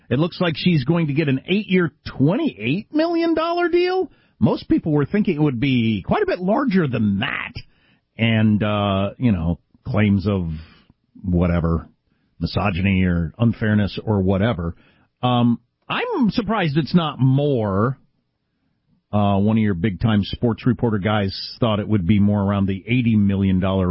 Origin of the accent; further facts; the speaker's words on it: South Dakota, United States; I'm from South Dakota and went to Mount Rushmore every summer